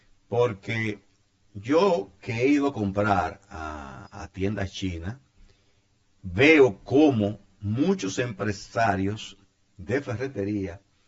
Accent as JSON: {"language": "Spanish", "country": "Dominican Republic", "said": "yo soy dominicano"}